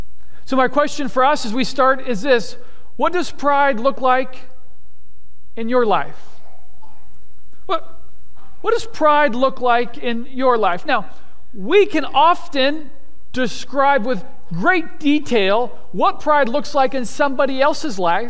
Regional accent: Kansas, United States; And so it's like, oh, I'm a pastor from Kansas, and we got to have this conversation.

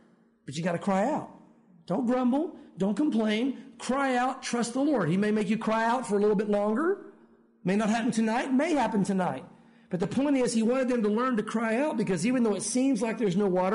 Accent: United States; Well, I had that because I'm an American.

